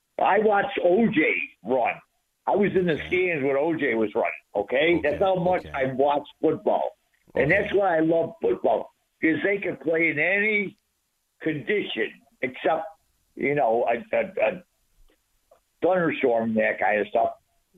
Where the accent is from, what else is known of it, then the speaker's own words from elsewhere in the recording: Buffalo, New York, United States; A Buffalo Bills Mafia. I'm from Buffalo.